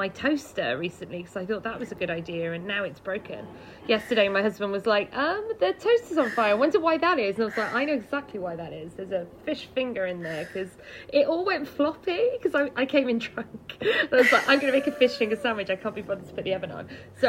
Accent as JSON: {"language": "English", "town": "Cardiff", "region": "Wales", "country": "United Kingdom", "said": "Yes, I'm from Cardiff."}